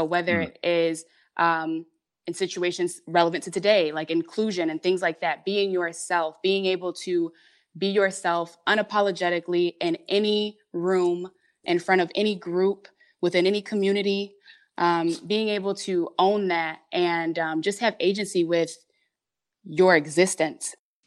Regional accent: Hamtramck, Michigan, United States; also born or lived in Detroit; When I was born in Detroit, but right away, we were living in Hamtramck, which is actually a small town inside of Detroit. Like it's surrounded by at all angles by Detroit. It's the oddest thing. It's only about 2 miles wide. But it's right inside of Detroit.

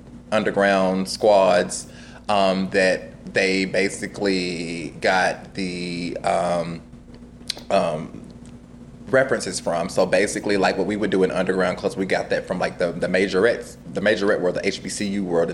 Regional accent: Nashville, Tennessee, United States; also born or lived in Memphis; I was born and raised in Nashville, but Memphis, like, raised adult me.

